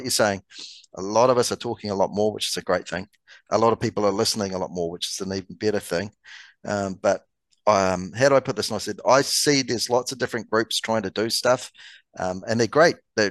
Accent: Canada; and you're going to laugh at this as a Canadian

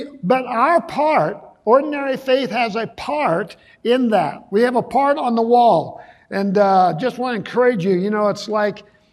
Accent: Wyoming, United States; Now, you know, I grew up in Wyoming on a ranch.

